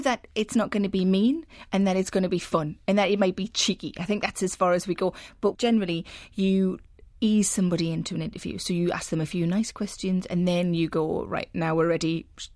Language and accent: English; South Shields, North East England, United Kingdom; born there; apparently being a Geordie means you were born on the banks of the Tyne, and I was born in South Shields. But technically, I'm also a sand dancer.